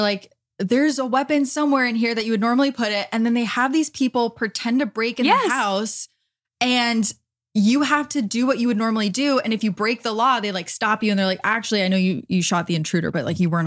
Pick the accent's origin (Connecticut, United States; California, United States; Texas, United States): Connecticut, United States; I'm from Connecticut and we had one of the first ever cases of this thing happening on the internet.